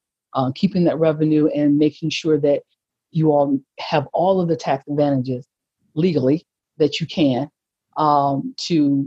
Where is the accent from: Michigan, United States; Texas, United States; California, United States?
Michigan, United States; Detroit; I'm from Detroit, Michigan. I actually live in a suburb of Detroit now.